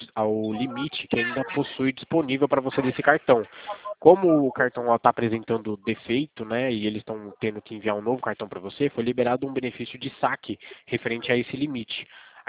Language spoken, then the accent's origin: Portuguese; São Paulo, Brazil; Eu sou de São Paulo.